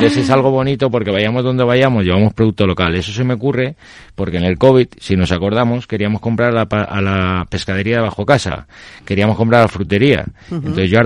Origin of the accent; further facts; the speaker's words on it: Bilbao, Basque Country, Spain; soy de Bilbao, voy a hacerlo con un Idiazábal.